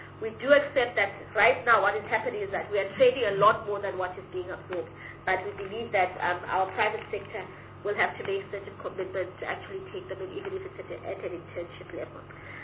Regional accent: Limpopo, South Africa; That is exactly where we are from. We're from Haskukuni.

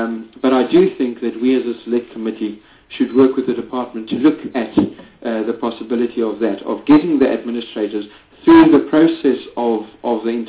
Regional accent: Free State, South Africa; I'm from the Free State

